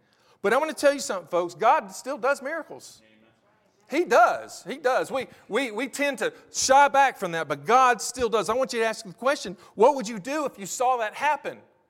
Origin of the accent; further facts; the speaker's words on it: Birmingham, Alabama, United States; also born or lived in Lexington, Kentucky; now in Hurricane, United States; I'm from Birmingham, Alabama, that was 1 million people, to Lexington, Kentucky, that was 250,000, to Hurricane, West Virginia, that is about 9,500.